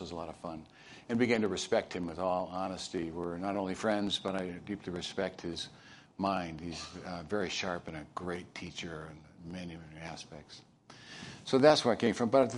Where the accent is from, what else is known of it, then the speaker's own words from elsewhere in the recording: Chicago, Illinois, United States; also born or lived in East Texas / Dallas-Fort Worth; I am from Chicago, so don't worry about it. Kind of comes naturally.